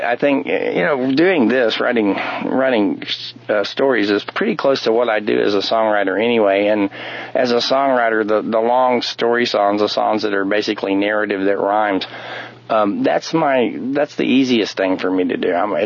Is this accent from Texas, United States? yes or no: yes; Texas, United States; I grew up in Texas in a home that was opposed to the death penalty